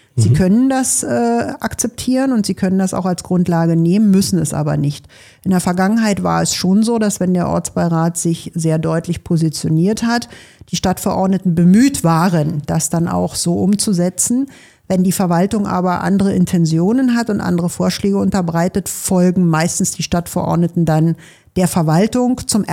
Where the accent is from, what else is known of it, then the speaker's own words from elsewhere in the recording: Golm, Brandenburg, Germany; Wir wissen ja, dass 2003 Ortsteile eingemeindet wurden, wie zum Beispiel Golm, wo ich herkomme.